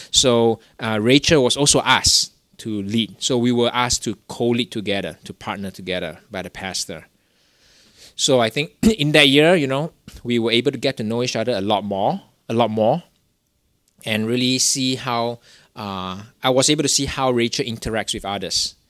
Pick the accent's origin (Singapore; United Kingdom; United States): Singapore; I was born in Singapore, I grew up in Singapore my whole life